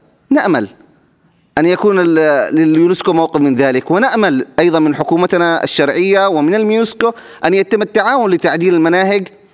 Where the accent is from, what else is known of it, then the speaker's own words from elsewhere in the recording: Yemen; تمكنت تلك الدولة أيضا من زرع فتنة مذهبية في بلادي اليمن